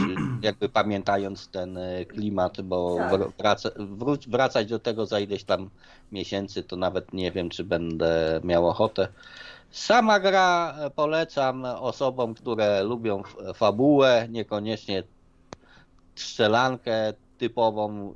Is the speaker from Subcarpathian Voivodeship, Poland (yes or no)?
yes; Przemyśl, Subcarpathian Voivodeship, Poland; Ja jestem z Przemyśla, tu centusie są, wiadomo.